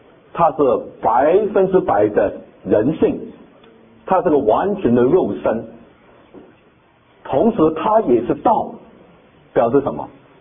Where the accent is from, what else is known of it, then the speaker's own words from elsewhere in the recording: Guangdong, China; 比如说我们广东人在香港常常描写人说